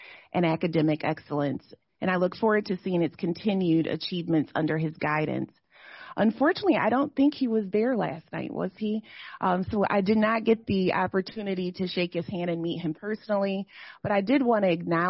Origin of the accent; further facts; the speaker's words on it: Muskegon, Michigan, United States; I especially was thrilled when our tour came to Muskegon, and I actually got to host a rece